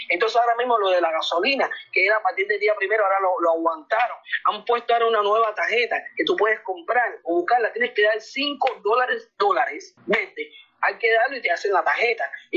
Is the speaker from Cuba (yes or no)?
yes; Cuba; somos cubanos igual, somos hermanos